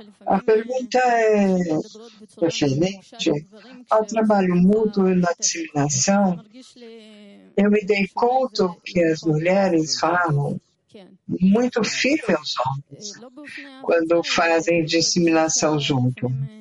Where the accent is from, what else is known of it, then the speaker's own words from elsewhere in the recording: Italy; now in Petah Tikva, Israel; Eu sou italiana e vivo em Petah Tikva.